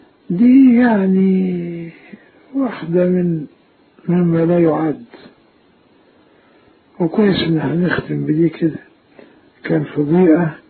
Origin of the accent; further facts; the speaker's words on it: El Mahalla el Kubra, Gharbia, Egypt; now in Cairo, Egypt; لا أنا من المحلة، أنا من المحلة، لكن لما جيت مصر